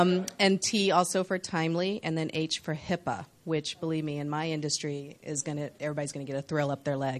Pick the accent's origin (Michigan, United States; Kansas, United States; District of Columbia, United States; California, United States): District of Columbia, United States; Washington; I'm right here from Washington, D.C. area.